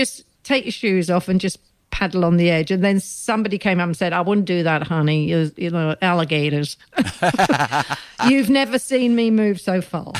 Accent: Neasden, London, United Kingdom; I mean, I'd never, you know, I'm from Neasden, love.

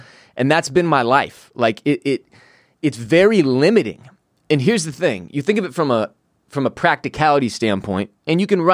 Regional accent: Houston, Texas, United States; now in Austin, United States; I grew up in Houston. If you don't drive in Houston, you're on the bus. And now I live in Austin for a decade

